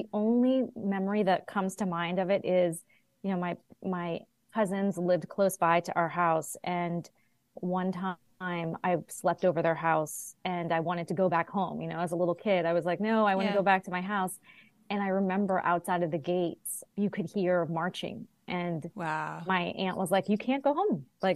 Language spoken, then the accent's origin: English; San Salvador, El Salvador; I'm from San Salvador, El Salvador.